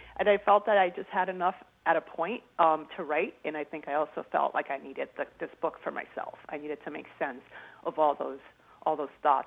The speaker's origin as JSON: {"language": "English", "town": "Boston", "region": "Massachusetts", "country": "United States", "tie": "born or raised there", "said": "I grew up in Roxbury, which is a historically black neighborhood. And, you know, Boston's a pretty segregated city."}